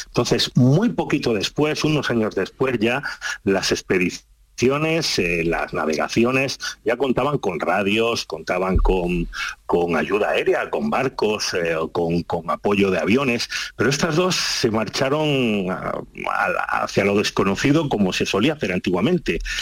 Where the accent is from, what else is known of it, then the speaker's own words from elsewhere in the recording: Granada, Andalusia, Spain; moved away as an adult; now in Tenerife, Spain; soy granadino de pura cepa. He estado viviendo mis primeros 30 años en Granada, así que la mitad de mi vida está en Granada, sí señor.